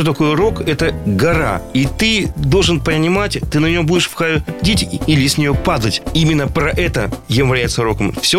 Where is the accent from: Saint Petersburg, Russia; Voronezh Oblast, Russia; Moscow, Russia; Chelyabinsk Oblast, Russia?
Saint Petersburg, Russia; Мы из Петербурга, мы озабочены концептуальностью.